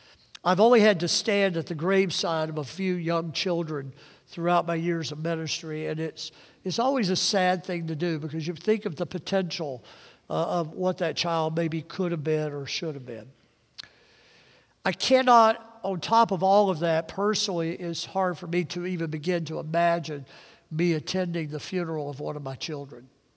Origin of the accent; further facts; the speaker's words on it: Mississippi, United States; I'm from Mississippi, which is next to Louisiana